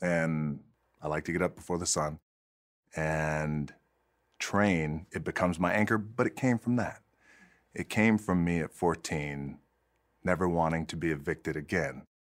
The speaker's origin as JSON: {"language": "English", "region": "Hawaii", "country": "United States", "tie": "born or raised there", "said": "half black and half Samoan, and we had a lot of strong roots in Hawaii. And so I did a lot of my growing up in Hawaii."}